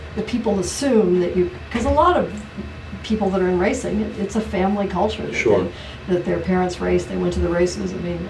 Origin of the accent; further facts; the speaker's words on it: Willoughby, Ohio, United States; But I grew up in Ohio, in northeast part of Ohio, Willoughby, Ohio, which is not well known, but east side of Cleveland.